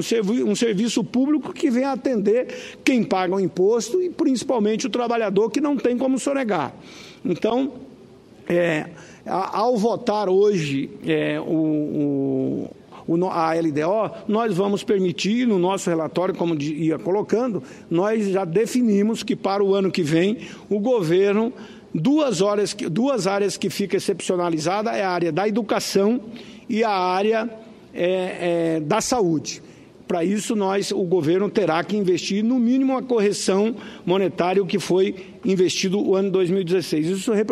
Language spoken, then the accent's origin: Portuguese; Mato Grosso, Brazil; nós que somos de Mato Grosso, a única cidade que temos eleições de dois turnos é a nossa capital, Cuiabá.